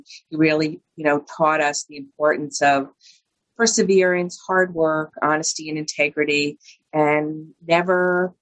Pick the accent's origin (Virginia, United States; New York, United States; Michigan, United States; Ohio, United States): New York, United States; New York City; Growing up in New York City, went to a private school. Was raised a little bit traditional.